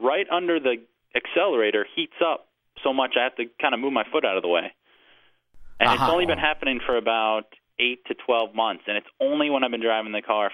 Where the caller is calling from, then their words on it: St. Mary's, Georgia, United States; I'm calling from Georgia.